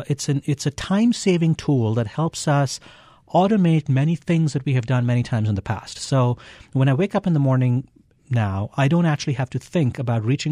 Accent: India; I grew up in India

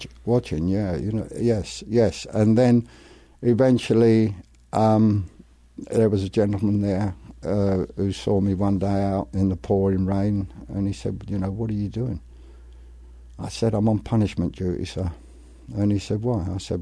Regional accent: Shepperton, South East England, United Kingdom; born there; I was born in Shepperton, which is in South London. And the one thing we had there was a big film studios, which was actually the only place of work in our village.

